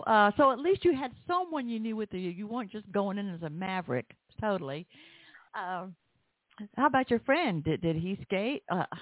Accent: the South, United States; accent: southern; go ahead and introduce us by your whole name so that I won't get it tangled up with my southern accent.

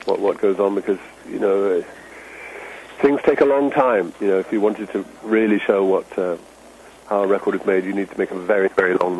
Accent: London, United Kingdom; Yes, I grew up in London, and you know, I still have family there. I have two sons living in London

